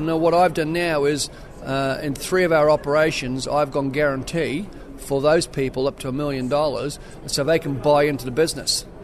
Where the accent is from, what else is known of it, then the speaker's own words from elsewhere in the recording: New Zealand; I'm from New Zealand. We milk 3,500 cows on 4 farms.